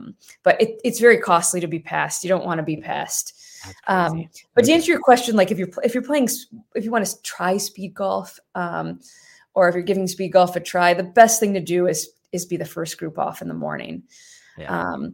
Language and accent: English; New York, United States; And I did it in the New York State Open, which was right in my hometown here.